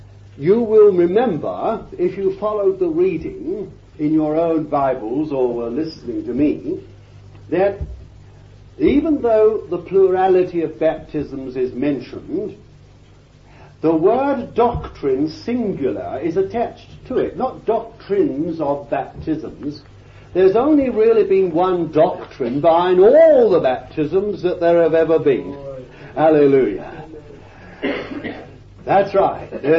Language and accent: English; London, United Kingdom; born there; I am not an Englishman. I was born in London. An Englishman of the Englishmen, I should think. But I'm not an Englishman anymore.